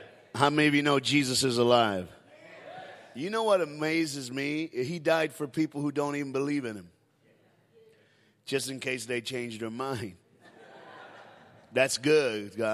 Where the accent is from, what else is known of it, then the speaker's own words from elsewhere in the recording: United States; But see, I'm an American, so let me put that in American terms.